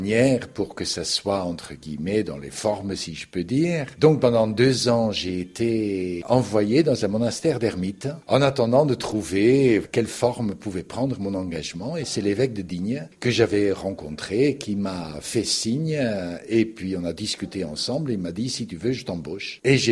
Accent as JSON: {"language": "French", "region": "Flanders", "country": "Belgium", "second_language": "French", "lives_now": "France", "said": "Oh, je suis donc originaire de la Belgique, hein, je suis flamand d'origine"}